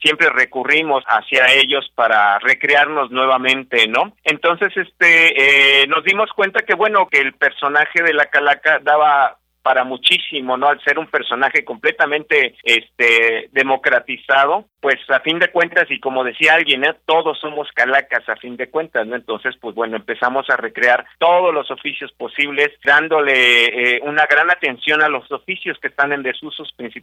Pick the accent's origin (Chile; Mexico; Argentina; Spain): Mexico